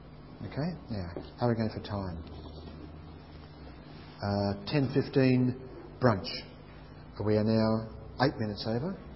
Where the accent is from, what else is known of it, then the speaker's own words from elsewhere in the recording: Mascot, New South Wales, Australia; I grew up in South Sydney, Mascot.